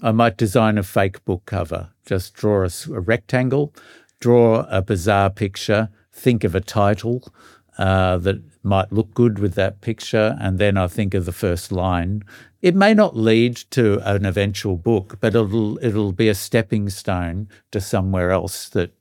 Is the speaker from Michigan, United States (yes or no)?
no; Vermont, United States; I grew up in Vermont, just a little bit south of Vermont South is south of Vermont.